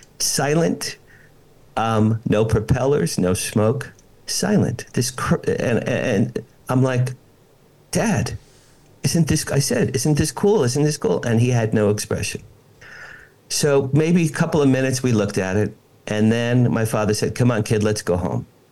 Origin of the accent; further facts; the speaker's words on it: Ocean Township, New Jersey, United States; I grew up in Ocean Township, New Jersey, which is a town away from Asbury Park.